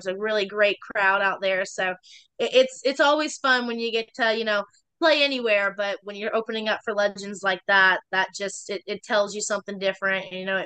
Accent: Alabama, United States; at the Rattlesnake Rodeo in right there by my hometown, off Alabama.

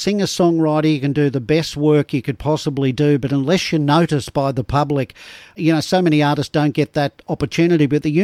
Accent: Sydney, New South Wales, Australia; I grew up in Sydney, so I know the Blue Mountains very, very well.

